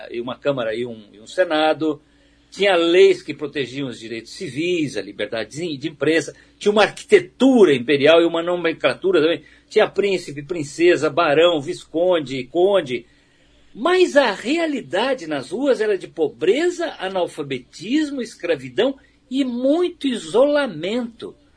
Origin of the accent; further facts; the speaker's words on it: Maringá, Paraná, Brazil; Eu, quando era jovem, adolescente em Maringá, eu sonhava com um Brasil muito melhor do que nós temos hoje.